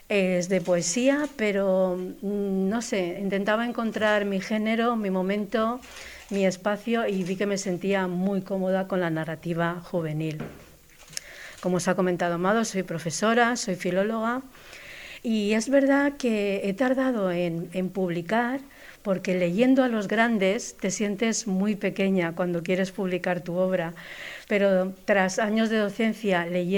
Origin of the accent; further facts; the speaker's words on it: Novelda, Valencian Community, Spain; estar en la biblioteca de mi pueblo, de Novelda. Todavía recuerdo cuando estudiaba en la antigua biblioteca y escuchaba las campanas de la iglesia de San Pedro.